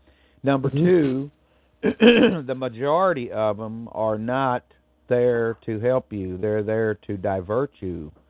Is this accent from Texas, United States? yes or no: yes; Dallas, Texas, United States; I'm from Dallas, Texas.